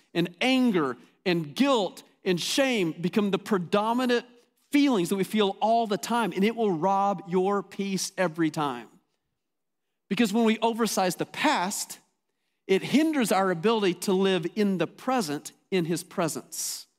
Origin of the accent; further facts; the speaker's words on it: Amarillo, Texas, United States; If you've ever driven on I-40, you drove right through my hometown where I grew up. Now Amarillo is not that big of a city, but it's the biggest city within a two-hour drive in any direction.